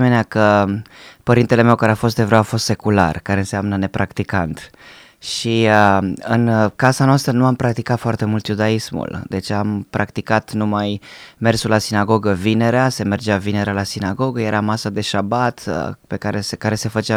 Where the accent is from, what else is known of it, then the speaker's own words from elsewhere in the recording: Bucharest, Romania; Și m-am născut în București, într-o familie săracă, într-o familie mixtă, unul era evreu, unul era creștin. Am crescut acolo împreună cu sinagoga, împreună cu biserica.